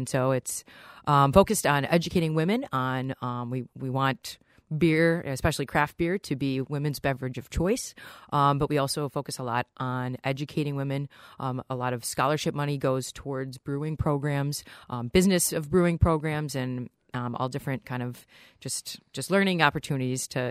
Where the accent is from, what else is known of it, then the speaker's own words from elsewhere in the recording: Milwaukee, Wisconsin, United States; I grew up just outside of Milwaukee, so beer has kind of been part of my life